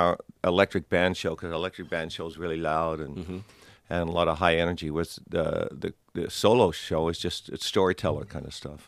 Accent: Australia; Actually, being an Australian, I've never toured Australia as a solo artist, which is kind of weird.

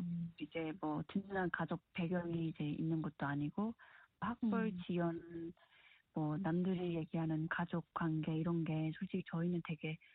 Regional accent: South Korea; 필리핀에서는 그런 한국인에 대한 그런 게 되게 좋아요, 이미지가. 그래서 한국에서 왔다라고 하면 그런 부분이 되게 큰데 미국에서는 똑같은

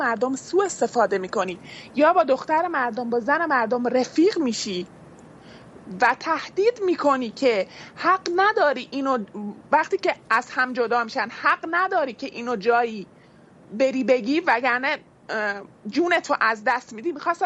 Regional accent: Iran; moved away; من خودم 3 سال از ایران اومدم بیرون، توی کشور کاملا آزاد دارم زندگی میکنم.

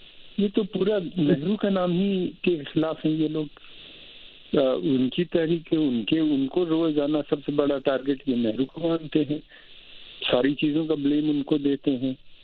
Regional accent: Allahabad, Uttar Pradesh, India; میرا شہر الہ آباد ہے, اس کا نام بدل گیا.

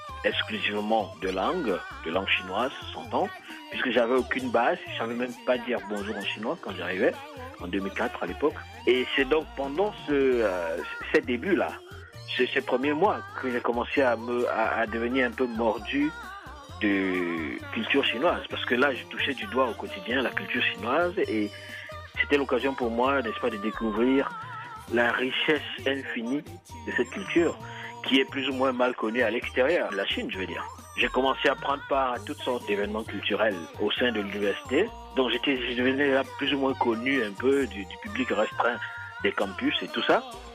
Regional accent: Cameroon; dans mon pays natal, au Cameroun, là-bas

